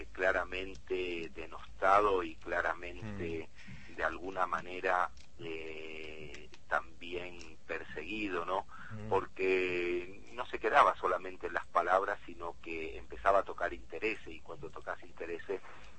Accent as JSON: {"language": "Spanish", "town": "Málaga", "region": "Andalusia", "country": "Spain", "tie": "born there", "moved": "yes", "said": "nací en España"}